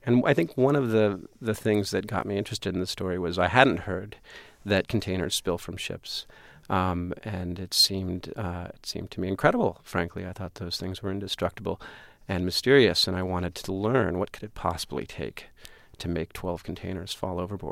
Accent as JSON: {"language": "English", "region": "California", "country": "United States", "tie": "born or raised there", "said": "I grew up near the San Francisco Bay Area and used to watch the container ships arriving under the Golden Gate Bridge going to and from Alameda."}